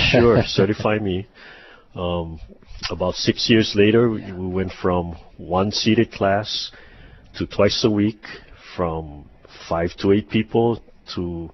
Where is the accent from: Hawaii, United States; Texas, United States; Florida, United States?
Hawaii, United States; Hilo; But, you know, I'm from Hilo, and I'm one of those long-time students in the college.